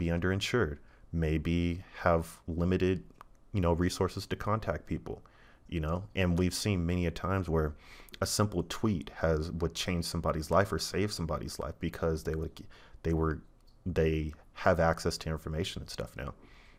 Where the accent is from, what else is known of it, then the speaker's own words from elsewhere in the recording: California, United States; I got to see some family because obviously I'm from the Bay Area